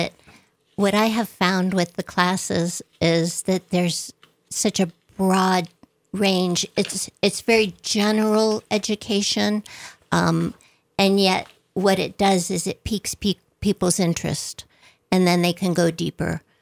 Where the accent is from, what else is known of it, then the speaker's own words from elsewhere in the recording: Columbus, Ohio, United States; also born or lived in Phoenix, Arizona; I can relate to that poem because I was born and raised in Columbus, Ohio, and then lived in Phoenix, Arizona.